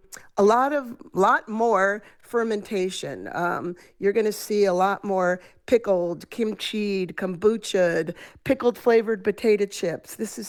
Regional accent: New York City, New York, United States; I was born and lived in New York City for many years.

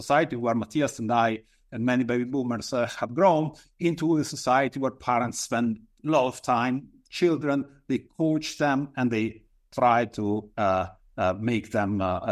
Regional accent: Italy; So when I grew up in Italy, I had contact with the entire spectrum of the socioeconomic variation.

